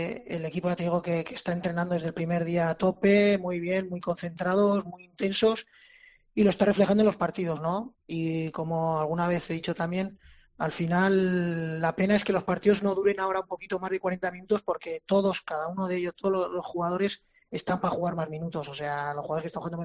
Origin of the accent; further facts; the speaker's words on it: Navarre, Spain; yo soy muy muy cabezón como buen navarro